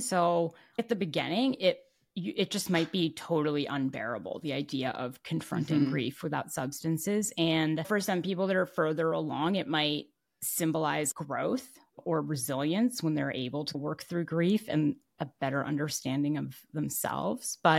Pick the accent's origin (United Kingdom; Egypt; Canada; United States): Canada; And happy I'm Canadian.